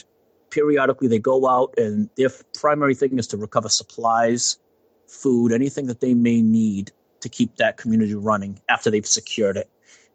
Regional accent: Taunton, Massachusetts, United States; I was born and raised in Taunton.

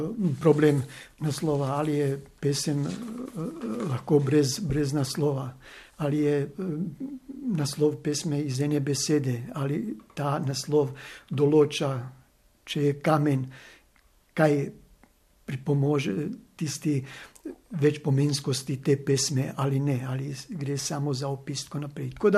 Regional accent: Sarajevo, Federation of Bosnia and Herzegovina, Bosnia & Herzegovina; now in Ljubljana, Slovenia; Barbara je razlog, zaradi katerega sem prišel iz Sarajeva v Ljubljano.

